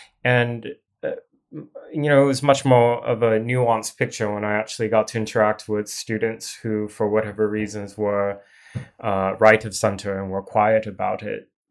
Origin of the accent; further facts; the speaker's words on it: Portland, United States; I grew up primarily in Portland.